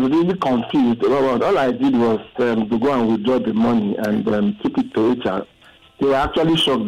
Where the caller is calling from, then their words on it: Lagos, Nigeria; I'm calling from Lagos.